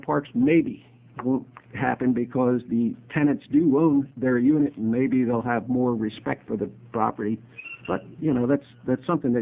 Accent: New Jersey, United States; Now, I'm from New Jersey originally, and alongside of me is the state of New York and the state of Pennsylvania.

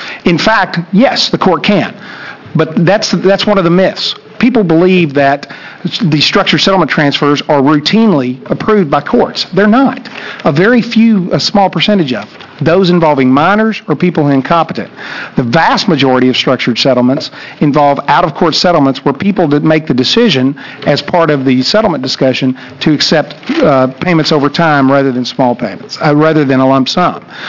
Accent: Texas, United States; I'm from Texas and we talk slow

